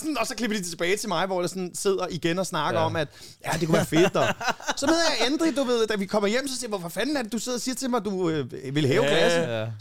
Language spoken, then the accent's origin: Danish; Amager, Capital Region of Denmark, Denmark; fordi jeg er fra Amager, så siger jeg tingene, Amager.